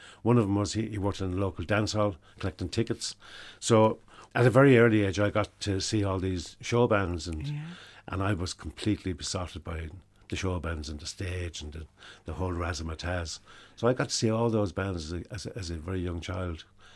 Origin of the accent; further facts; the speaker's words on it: Ennis, County Clare, Ireland; We grew up in Ennis in County Clare in St. Michael's Villas. There was 8 of us and we were all musicians.